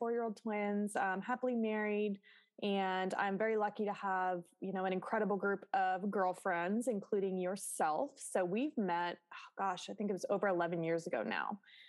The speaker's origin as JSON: {"language": "English", "town": "Pittsburgh", "region": "Pennsylvania", "country": "United States", "said": "So I'm from Pittsburgh, Pennsylvania. So just a town right outside of Pittsburgh. And I lived on a cul-de-sac, and at the end of our street was a horse farm."}